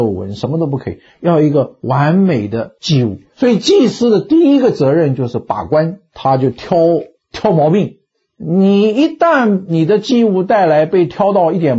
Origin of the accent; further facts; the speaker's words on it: Taiwan; now in United States; 后来我到美国去，我从台湾出来到美国去